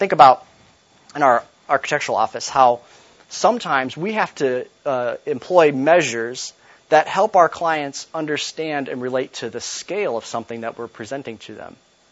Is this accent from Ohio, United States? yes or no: yes; Toledo, Ohio, United States; I used a brief example last week that I grew up in Toledo